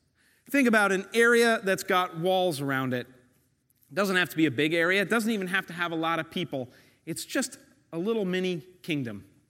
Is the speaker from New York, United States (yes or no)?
yes; New York, United States; When we look at city, we go, okay, New York, right? I'm a New Yorker.